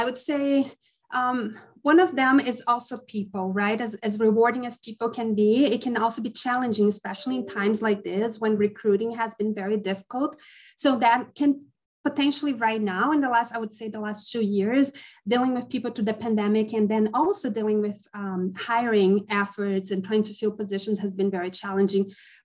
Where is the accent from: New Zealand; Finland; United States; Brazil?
Brazil; South Region; Spanish is a language that I learned over the years just because I'm from Brazil and south of Brazil, surrounded by countries that speak Spanish.